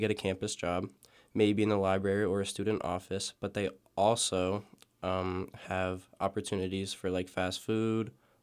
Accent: Bethlehem, Pennsylvania, United States; I'm from Freedom High School, which is in Bethlehem, PA

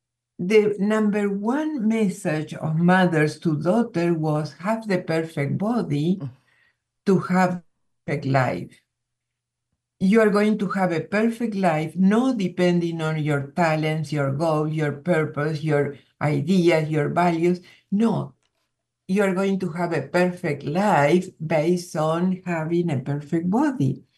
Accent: Buenos Aires, Argentina; You know, I am from Buenos Aires

